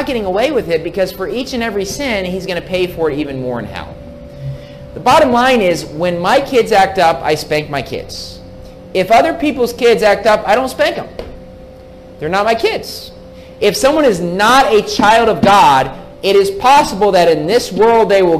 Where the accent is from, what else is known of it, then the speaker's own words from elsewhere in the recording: West Virginia, United States; Actually, every single winter, growing up in West Virginia, there would be people that you'd read in the newspaper